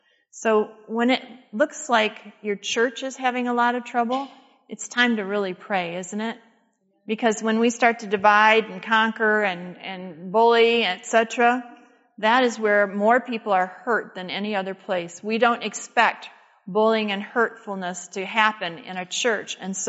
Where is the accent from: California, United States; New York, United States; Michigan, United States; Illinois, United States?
Michigan, United States; Detroit; As I told you, those church members where I grew up in the Detroit area were always encouraging me.